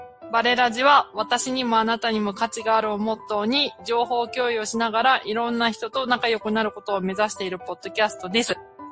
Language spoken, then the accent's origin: Japanese; Niigata, Japan; やっぱり私たち新潟出身だから、新潟の方言しか知らないけど